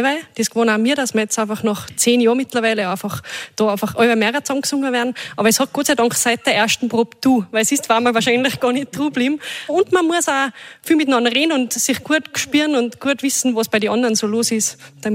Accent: Auffach, Tyrol, Austria; Wir kommen aus der Wütschnau. In dem Fall kommt der Matthias und die Franziska aus Oberau und ich eigentlich aus Auffach.

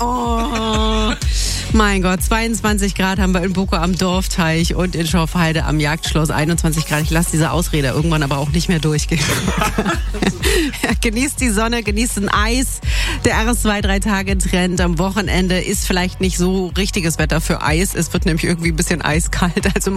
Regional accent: Berlin, Germany

